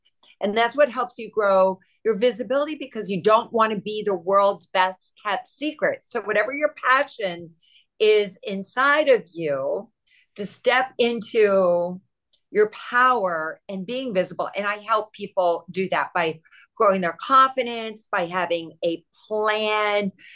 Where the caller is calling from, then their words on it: Miami, Florida, United States; I'm coming from South Beach. I'm in Miami.